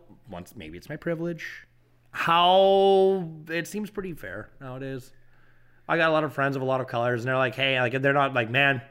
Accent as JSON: {"language": "English", "region": "West Coast", "country": "United States", "said": "I'm not from here. I'm from the West Coast."}